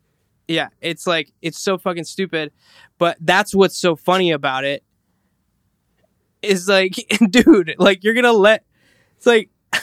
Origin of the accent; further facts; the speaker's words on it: Cleveland, Ohio, United States; I was at a wedding in my hometown in Cleveland